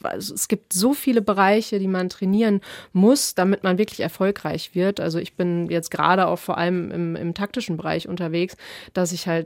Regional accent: Essen, North Rhine-Westphalia, Germany; also ich komme aus Essen

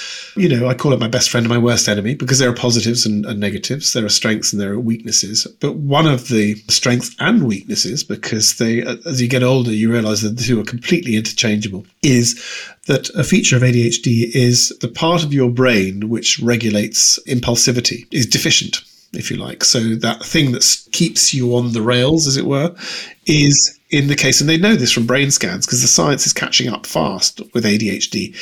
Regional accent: Edinburgh, Scotland, United Kingdom; now in London, United Kingdom; went up and did an Edinburgh festival back in my hometown and was discovered by the BBC and Wogan, and the rest is history. So there you go. Edinburgh childhood, London university, and downhill ever since.

